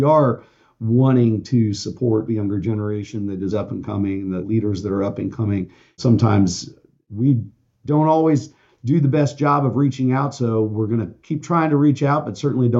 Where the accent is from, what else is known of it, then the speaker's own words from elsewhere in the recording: Kansas City, Missouri, United States; I worked for a big law firm in San Francisco and a big law firm in my hometown of Kansas City